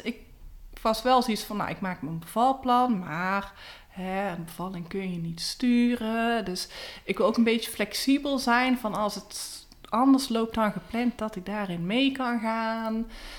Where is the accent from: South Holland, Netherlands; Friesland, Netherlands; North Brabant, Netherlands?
North Brabant, Netherlands; accent: Brabant soft G; Ik woon in Someren. Dat is een dorpje in het gezellige Brabant. Zal je ook wel horen aan mijn zachte G.